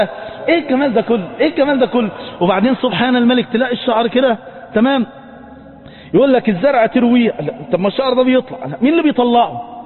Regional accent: Cairo, Cairo Governorate, Egypt; انتم عندكم هنا الجو خاله غير عندنا في القاهره

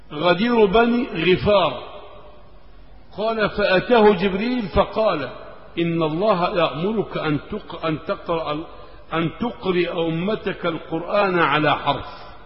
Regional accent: Egypt

